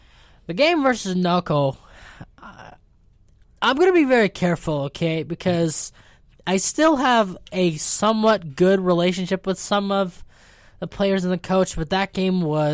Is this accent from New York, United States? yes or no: no; Portland, Oregon, United States; Yeah, I mean, Portland State, just shout out to my hometown.